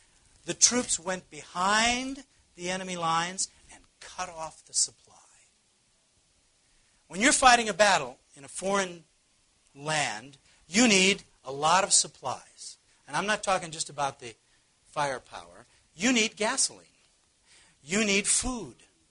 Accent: Missouri, United States; You know, I come from Missouri, and we have this kind of, I don't know what you call that, an idiom or a thing, you know. It says, I'm from Missouri, show me.

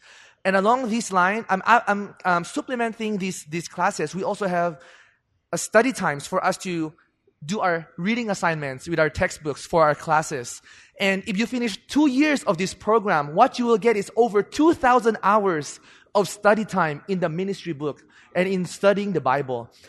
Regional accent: Philippines; English is a second language; now in United States; Hi, trainees. … I came from the Philippines, and I'm now an international student in the FTTA

